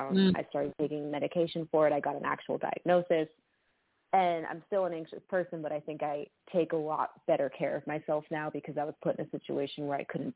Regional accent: Boston, Massachusetts, United States; We grew up in Boston. It was a big city.

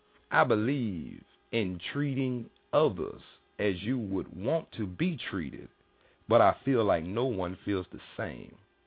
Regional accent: the South, United States; I am from the South, so the words that you hear up about my mouth is how I talk.

